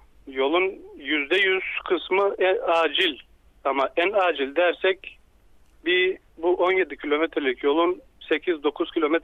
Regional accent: Kram, Kardzhali Province, Bulgaria; Kirkova Belediyesi'nin Kram köyündenim.

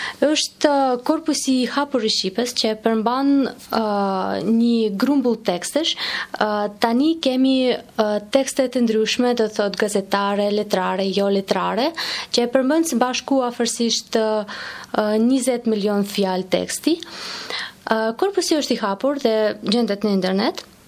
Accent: Saint Petersburg, Russia; Albanian is a second language; nga Sankt Petersburgun, nga Rusia.

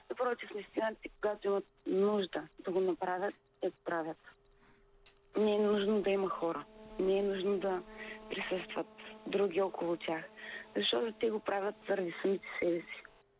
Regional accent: Dobrich, Dobrich Province, Bulgaria; Оказва се, че те имат вила близо до моя роден град, Добрич.

